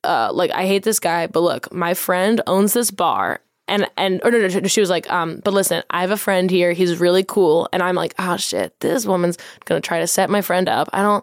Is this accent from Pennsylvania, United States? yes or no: yes; Philadelphia, Pennsylvania, United States; now in New York, United States; because I'm from Philly, and then I've been living in New York for the past 4.5 years, and I think I didn't realize how bad things smell.